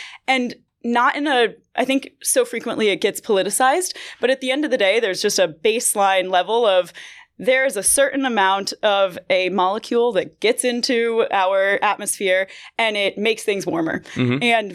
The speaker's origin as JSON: {"language": "English", "region": "Connecticut", "country": "United States", "said": "Connecticut."}